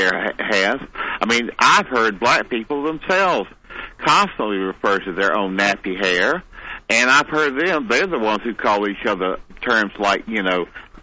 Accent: the South, United States; No, I don't think so, because I'm from the South

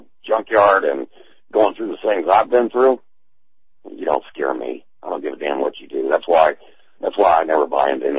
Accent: Atlanta, Georgia, United States; I came from Atlanta.

